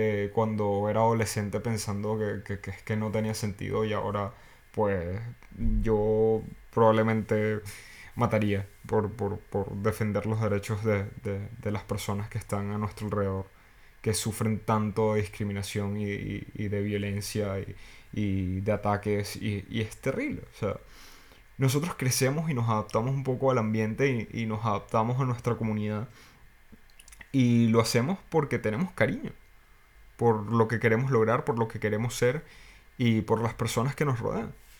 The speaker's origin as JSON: {"language": "Spanish", "town": "Caracas", "region": "Capital District", "country": "Venezuela", "accent": "Caracas", "moved": "yes", "said": "Y por alguna razón la gente espera que yo, siendo caraqueño, hable caraqueño cifrino. Y no, no es así. A veces sí que se me sale el caraqueño cifrino"}